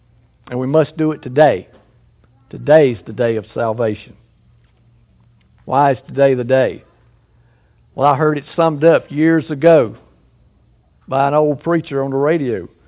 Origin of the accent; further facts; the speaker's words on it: the South, United States; Oh, they can tell I'm from the South, yes. My speech gives that away.